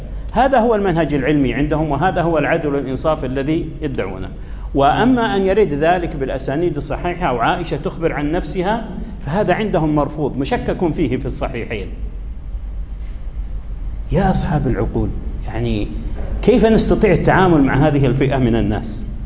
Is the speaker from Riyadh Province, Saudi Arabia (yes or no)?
yes; Riyadh, Riyadh Province, Saudi Arabia; بعض الإخوة الذين عندهم بعض النشاط عندنا في الرياض